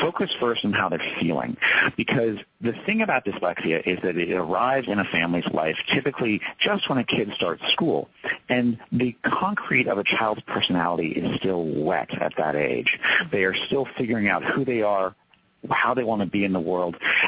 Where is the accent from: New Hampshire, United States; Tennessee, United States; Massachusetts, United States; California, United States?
New Hampshire, United States; Now, I grew up in New Hampshire. I don't feel shame about the fact that I grew up in New Hampshire. I'm just from New Hampshire.